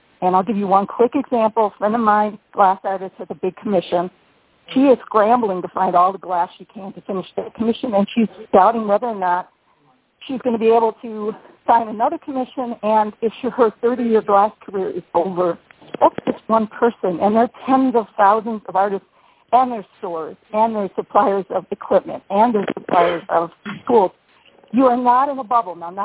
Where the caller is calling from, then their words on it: Ann Arbor, Michigan, United States; I'm calling from Ann Arbor, Michigan.